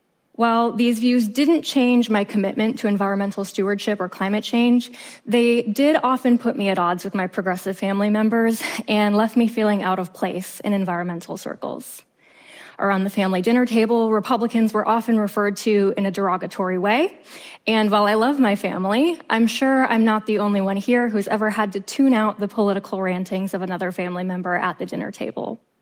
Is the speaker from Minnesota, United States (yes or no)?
yes; Minnesota, United States; I grew up in the US in a small town in rural northern Minnesota. And my hometown was so small, in fact, that it was a big deal when our population hit 300.